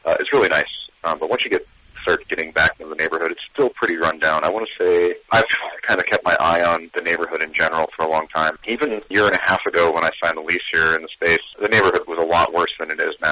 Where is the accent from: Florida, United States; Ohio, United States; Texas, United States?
Ohio, United States; Ashtabula; moved away as an adult; now in Pittsburgh, United States; Well, I'm actually from Ashtabula, Ohio.